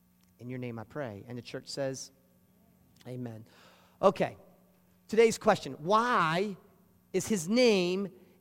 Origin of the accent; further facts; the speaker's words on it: United States; I'm a father of three vivacious boys and one little princess. I am an American. I am a man.